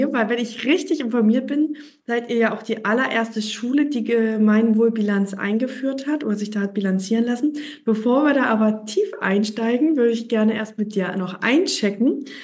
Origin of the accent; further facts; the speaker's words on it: Berlin, Germany; als Berlinerin